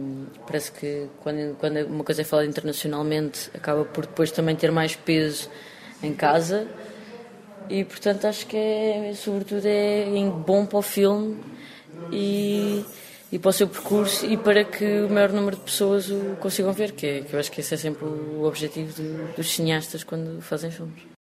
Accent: Vila Franca de Xira, Lisbon, Portugal; mostra a minha terra, mostra uma parte da minha terra que é junto ao Rio Tejo, que é uma zona que eu acho absolutamente incrível e que é linda

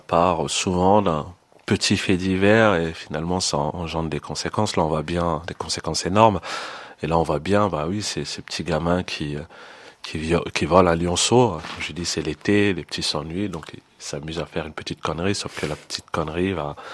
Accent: Paris, Île-de-France, France; born there; Moi, enfin, j'explique que j'ai été gamin dans ce quartier. Je suis né à Paris, mais je suis arrivé dans ce quartier, je devais avoir 2-3 ans.

